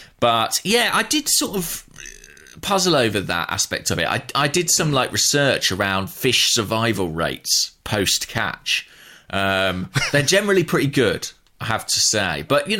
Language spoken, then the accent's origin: English; Borehamwood, East of England, United Kingdom; My hometown club, Boreham Wood.